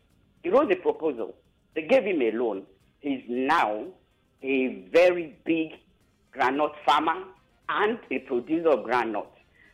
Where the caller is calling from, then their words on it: Magodo, Lagos, Nigeria; I'm calling from Magodo.